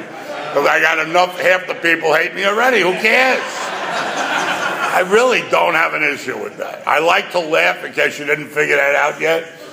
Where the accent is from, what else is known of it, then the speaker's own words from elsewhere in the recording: New York City, New York, United States; So in case you have a hearing problem, I'm from New York City. And I ran and roared in the 60s.